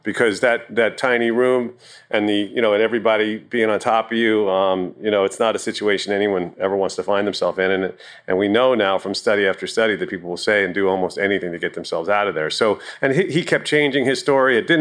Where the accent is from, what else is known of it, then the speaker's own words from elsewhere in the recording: New York, United States; Of course, I'm from New York, so I sound ridiculous.